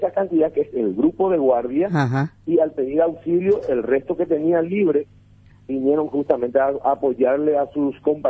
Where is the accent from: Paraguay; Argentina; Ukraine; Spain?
Paraguay; Itapúa; Itapúa prácticamente es un pueblo mío. Yo soy de Itapúa.